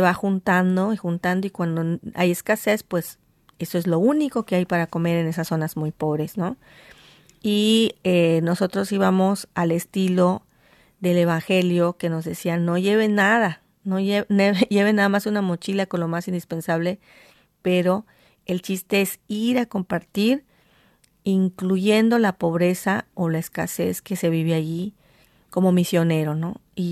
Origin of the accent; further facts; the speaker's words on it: Yucatán, Mexico; venimos de Yucatán.